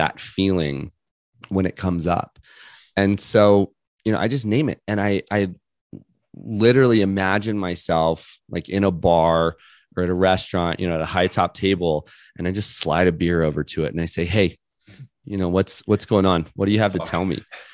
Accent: Cocoa Beach, Florida, United States; I grew up in Cocoa Beach, Florida in the 40s and 50s

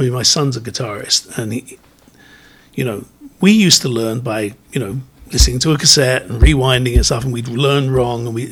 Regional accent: London, United Kingdom; growing up in London

